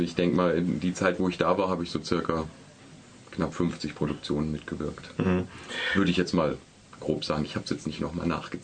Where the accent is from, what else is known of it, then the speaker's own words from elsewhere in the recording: Germany; also born or lived in Bavaria; Also geboren bin ich in Bayern, aber mein Vater war bei der Bundeswehr. Wir sind alle 2 Jahre umgezogen, deswegen bin ich in Gesamtdeutschland groß geworden. Deswegen kann ich nicht sagen, wo ich eigentlich herkomme.